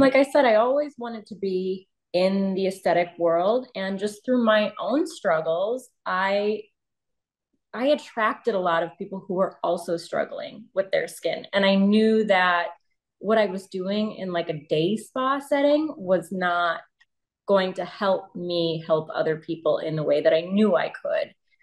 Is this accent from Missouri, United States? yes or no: no; Rockford, Illinois, United States; now in Chicago, United States; No, I am in Chicago now. I grew up in Rockford, Illinois.